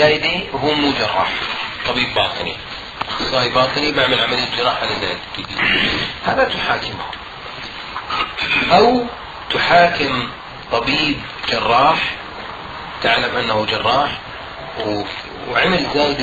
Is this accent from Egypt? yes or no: no; Jordan; القانون الطب عندنا في الأردن لا يمنع ذلك